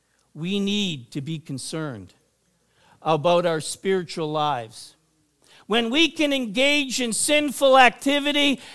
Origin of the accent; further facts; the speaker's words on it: New Brunswick, Canada; Where I grew up in New Brunswick, there were large groups of Pentecostals